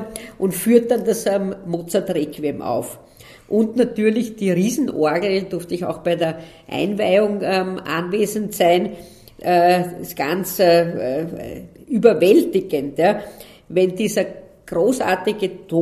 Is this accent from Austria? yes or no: yes; Vienna, Austria; Ich bin Wienerin. Damit ist er für mich einmal das Wahrzeichen meiner Heimatstadt.